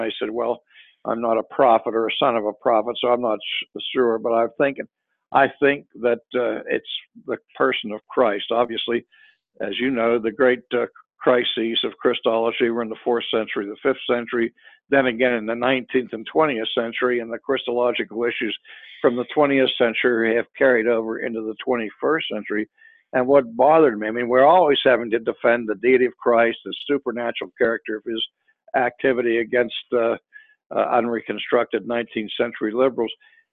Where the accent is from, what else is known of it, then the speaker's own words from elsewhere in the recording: Pittsburgh, Pennsylvania, United States; I was born in the South Hills of Pittsburgh. I went to Clareton High School, and our arch enemy was McKeesport.